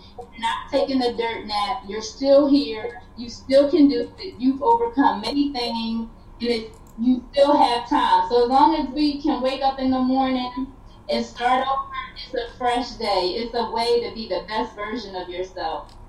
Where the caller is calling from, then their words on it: Ireland; So I'm actually calling from Ireland, so I'm a little bit further away than everyone else